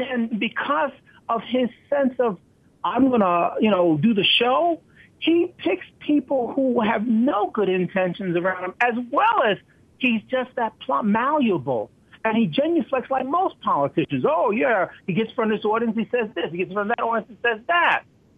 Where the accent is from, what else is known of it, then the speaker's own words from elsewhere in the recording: New York, United States; I'm from New York. I know Trump.